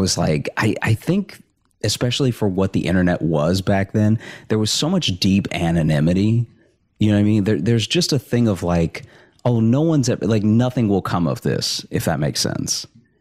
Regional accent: Alexandria, Louisiana, United States; The first thing on people's, you know, tongues whenever you mention Louisiana is New Orleans, but I grew up in Alexandria, so it is much less exciting

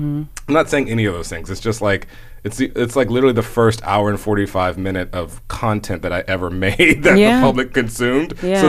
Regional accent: the South, United States; we're both from the South.

